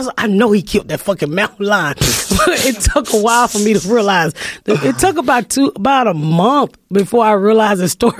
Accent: the South, United States; I'm from the South, right? So back in the day, and don't get offended, people, but, you know, dog fighting is big in the South.

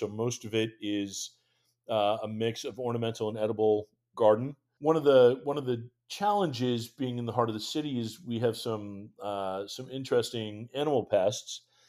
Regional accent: New England, United States; So growing up in New England, I am definitely partial to cranberries.

